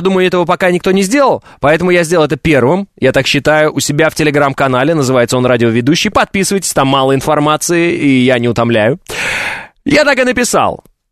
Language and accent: Russian; Oral, West Kazakhstan Region, Kazakhstan; also born or lived in Orenburg Oblast; Вот, значит, детство. Казахстан, Уральск. И вот это вот юность и отрочество. Отроком, когда я был. Это все Оренбургская область.